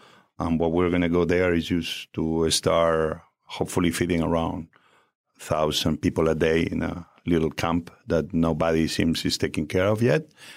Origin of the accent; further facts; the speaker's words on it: Asturias, Spain; born there; English is a second language; I am a boy, as you may see by my accent, born in northern part of Spain, Asturias, beautiful green, full of trees.